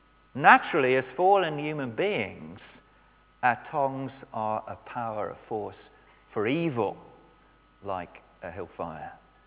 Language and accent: English; England, United Kingdom; because I grew up in the Midlands, a long way from water